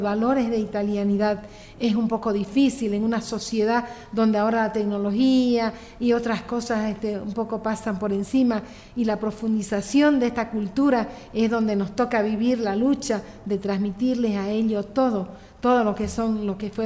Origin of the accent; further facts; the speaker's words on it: Santa Cruz de la Sierra, Santa Cruz, Bolivia; born there; del Abruzzo a Santa Cruz, Bolivia. Yo nací en Santa Cruz. Yo soy boliviana por, sí, nacimiento, italiana por mis padres, por sangre.